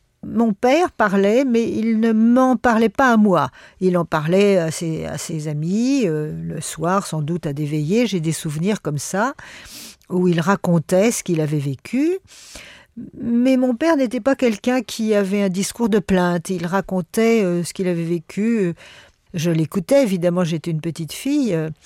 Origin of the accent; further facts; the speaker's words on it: Paris, Île-de-France, France; Moi, je suis née à Paris et j'ai vécu pendant toute mon enfance entre deux mondes.